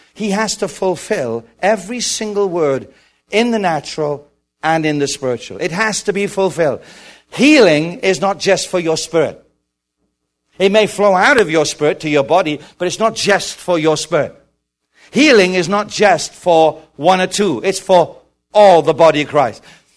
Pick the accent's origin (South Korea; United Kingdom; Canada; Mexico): United Kingdom; now in United States; I said, no, ma'am, I'm from Great Britain.